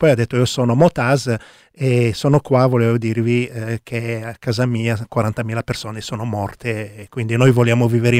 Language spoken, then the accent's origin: Italian; Gaza Strip, Palestine; vengo dalla striscia di Gaza, Palestina occupata